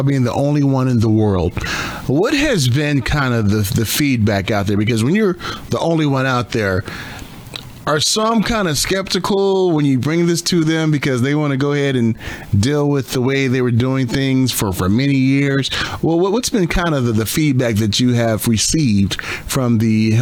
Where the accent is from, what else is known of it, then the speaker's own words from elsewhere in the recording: Long Beach, California, United States; this great innovation that they're doing out of my hometown of Long Beach, California.